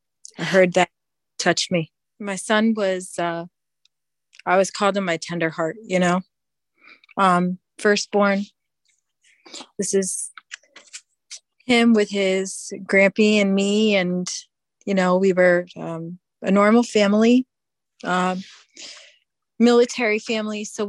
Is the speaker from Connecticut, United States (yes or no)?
yes; Connecticut, United States; now in Minnesota, United States; And then we moved here to Minnesota and he really missed Connecticut. You know, we're from Connecticut originally.